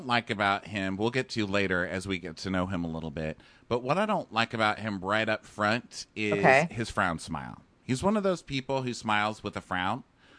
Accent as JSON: {"language": "English", "region": "Texas", "country": "United States", "tie": "born or raised there", "said": "And it's really hard growing up in Texas as a gay man. Okay. Yes. I mean, I did it."}